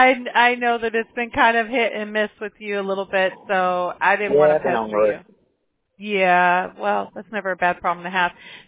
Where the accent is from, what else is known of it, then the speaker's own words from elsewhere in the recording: Mobile, Alabama, United States; born there; I was born in Mobile, Alabama, and all my family's from the South, so I understand. We got some woods back there, you know.